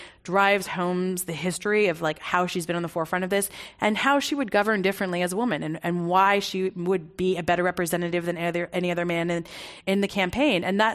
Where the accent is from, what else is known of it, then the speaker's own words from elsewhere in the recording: United States; born there; I was born in America, so I'm an American and frankly an anchor baby because I gave my parents nationality.